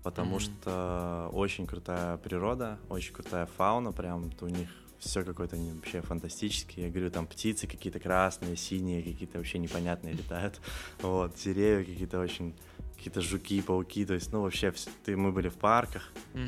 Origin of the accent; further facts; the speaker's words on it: Belarus; мы из Беларуси.